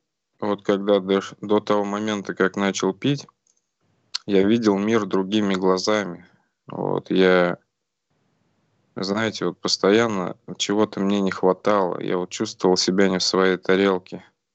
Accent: Orenburg, Orenburg Oblast, Russia; born there; Родился я в Оренбурге за 2500 километров отсюда.

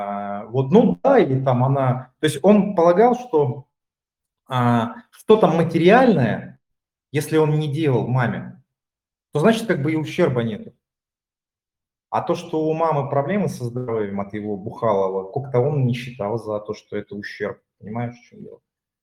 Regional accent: Barnaul, Altai Krai, Russia; moved away as an adult; also born or lived in Moscow; я же сам из Барнаула, да. Вот. Потом я в Москву переехал. То есть где-то на четвертом году трезвости. Вот. А сейчас я за границей живу.

